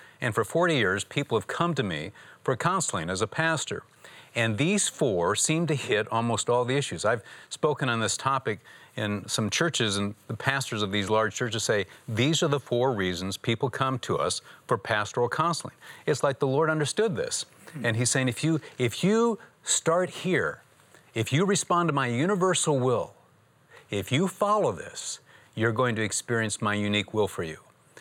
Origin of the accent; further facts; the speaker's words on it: Michigan, United States; Well, Michigan shoes. I was just playing on your Texas boots. I'm from Michigan.